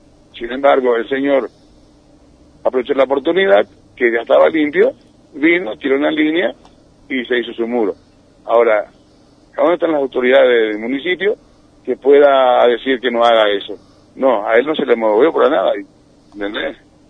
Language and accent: Spanish; Puerto Iguazú, Misiones, Argentina; No, yo soy hijo de Iguazú, señora.